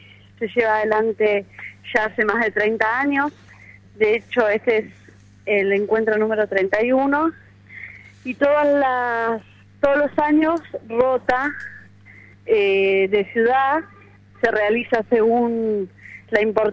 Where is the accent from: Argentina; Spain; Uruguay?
Argentina; Tierra del Fuego; somos de toda la provincia, somos de Tolhuin, de Río Grande y de Ushuaia.